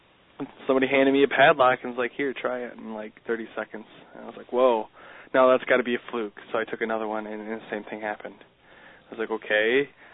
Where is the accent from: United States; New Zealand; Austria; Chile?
United States; Michigan; Because I'm actually from Michigan. And I went up there all the time as a kid